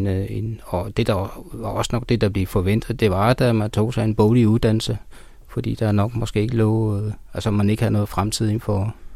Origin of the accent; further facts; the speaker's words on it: Greenland; selvom jeg er grønlænder, ikke, og jamen